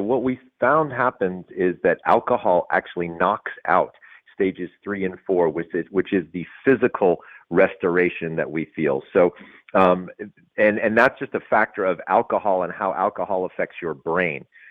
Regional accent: the South, United States; because I am from the South and I do enjoy bourbon

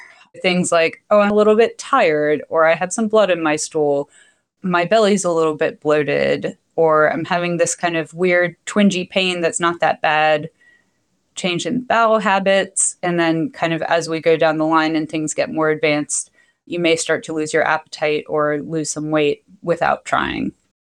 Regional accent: Wilmington, United States; I grew up in Wilmington, so I always wanted to be able to come back here and take care of my community if the stars aligned.

